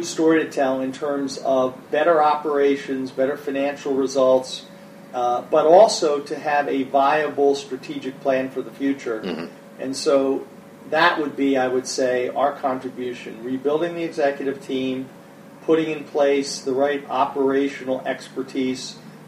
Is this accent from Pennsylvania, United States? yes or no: yes; Philadelphia, Pennsylvania, United States; also born or lived in Las Vegas, United States; I'm originally from Philadelphia, and so I'm an East Coast kid, and even though I spent a lot of time in Las Vegas